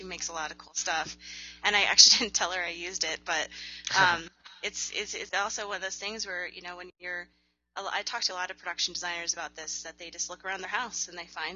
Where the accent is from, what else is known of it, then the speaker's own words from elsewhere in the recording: California, United States; now in Albuquerque, United States; where I'm from the Bay Area